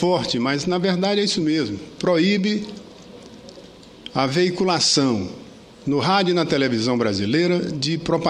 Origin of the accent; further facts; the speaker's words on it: Acre, Brazil; Primeiro porque ela foi fundada na minha terra, no Acre, uma coisa inédita no país.